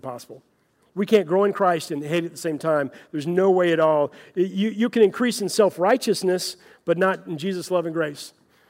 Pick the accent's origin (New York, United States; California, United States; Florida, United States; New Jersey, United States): Florida, United States; my wife and I grew up in Florida, but I was in Texas in seminary.